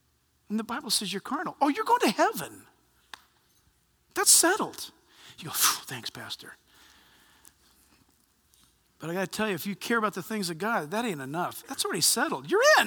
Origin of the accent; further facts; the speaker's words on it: United States; I'm not a woman. I am concerned, but I'm not a woman. And I am an American.